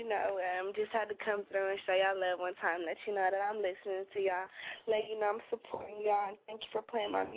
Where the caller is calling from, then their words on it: California, United States; calling from Corbin. I'm calling from Cali.